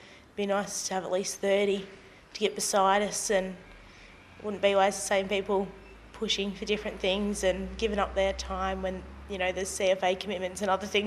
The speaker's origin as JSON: {"language": "English", "town": "Poowong", "region": "Victoria", "country": "Australia", "said": "Right, hi guys … from Prewong. I'm just turned 21 and I've been in Young Farmers for a year."}